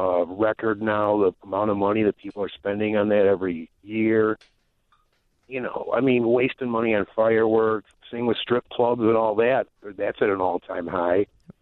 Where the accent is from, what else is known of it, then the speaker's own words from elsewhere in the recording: Chicago, Illinois, United States; Yeah, I grew up in Norwood Park, and I know you've made fun of me for going to Taft.